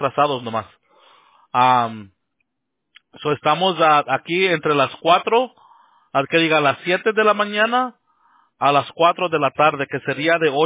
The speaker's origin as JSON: {"language": "Spanish", "town": "Los Angeles", "region": "California", "country": "United States", "tie": "born or raised there", "lives_now": "Rancho Cucamonga, United States", "said": "Yo vivo en California, ajá. Yo nací y crecí en Los Ángeles. Pero ahora vivo en un lugar que se llama Rancho Cucamonga."}